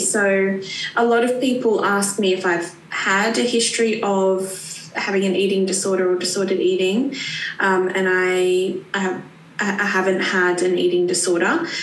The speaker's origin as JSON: {"language": "English", "country": "Australia", "moved": "yes", "lives_now": "London, United Kingdom", "said": "I'm originally from Australia, which you can tell by my accent. I've been living in London for 3 years now."}